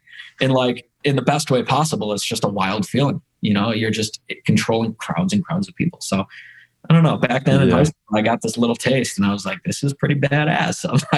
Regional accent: Buffalo, New York, United States; I'm from Buffalo, so it's cold outside.

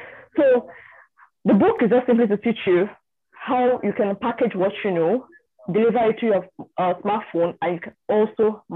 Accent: Nigeria; I'm from Nigeria.

